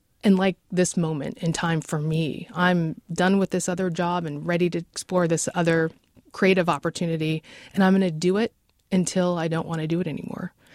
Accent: Seattle, Washington, United States; You know, growing up in Seattle neighborhoods, you see stained glass all over the place

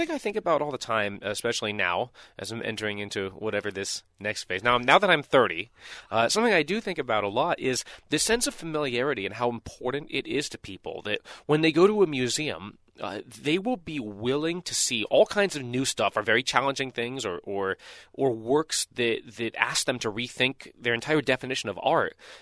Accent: Louisville, Kentucky, United States; So in my hometown in Louisville, we do one of these concerts over the course of a week.

